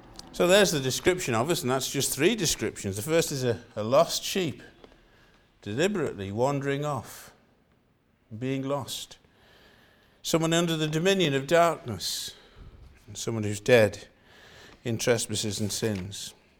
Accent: Connah's Quay, Wales, United Kingdom; Now, I come from Corners Quay in North Wales. So I'm really, though I'm Welsh, I have to say I know very little about sheep.

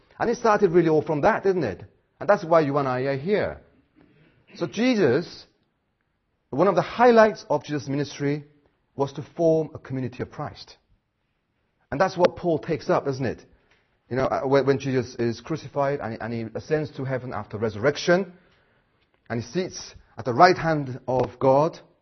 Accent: South Korea; English is a second language; You know, I'm from Korea, as you can, as you know

